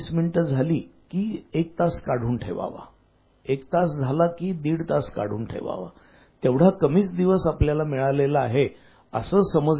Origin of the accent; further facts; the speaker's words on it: Pune, Maharashtra, India; तेव्हाचं जे पुणे होतं, ज्या पुण्यामध्ये आमचं लहानपण गेलं त्या पुण्यामध्ये